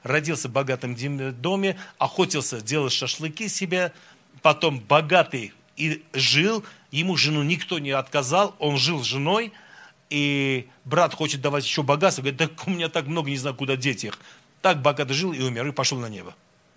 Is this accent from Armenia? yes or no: yes; Armenia; Мы армяне, знаете, мы какие? Мы солнце не очень любим.